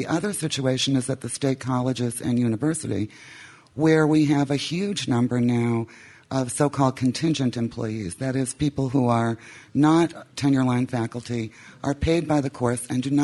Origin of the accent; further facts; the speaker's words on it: Providence, Rhode Island, United States; from Providence.